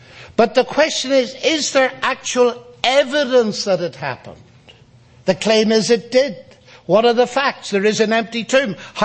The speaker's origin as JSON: {"language": "English", "country": "Ireland", "said": "I come from Ireland, which has a pretty rotten reputation for religion. And I was very fortunate to have parents who were Christian and not sectarian"}